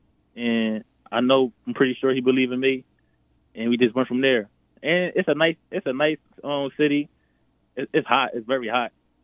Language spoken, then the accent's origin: English; Philadelphia, Pennsylvania, United States; No, I'm from Philly.